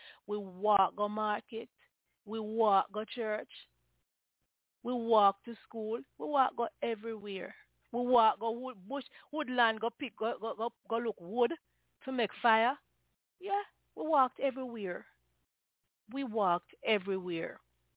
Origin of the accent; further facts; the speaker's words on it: Jamaica; Growing up in Jamaica, then it was cool. It was nice. It was safe.